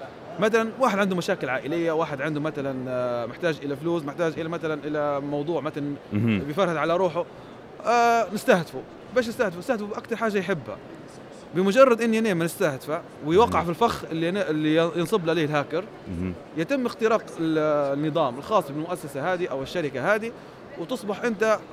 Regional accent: Libya; now in Tunisia; ونفس الشيء موجود عندنا في ليبيا

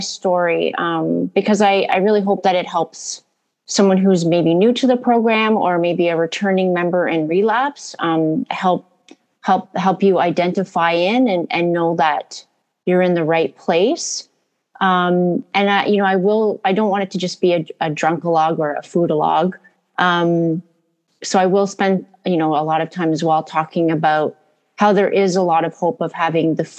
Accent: Barrie, Ontario, Canada; I'm from Barrie, Ontario, Canada.

